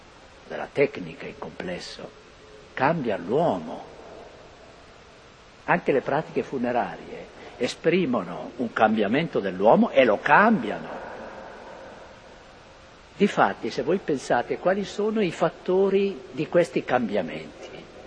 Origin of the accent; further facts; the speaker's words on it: Lombardy, Italy; Al mio paese il cimitero era lì proprio in giro alla chiesa. Bellissimo, no? È un po' più rialzata del resto, c'è un gran piazzale, c'erano neanche i morti, no? e Napoleone li ha fatto portare tra Calcinate e Mornico, 1,5 chilometri, campagna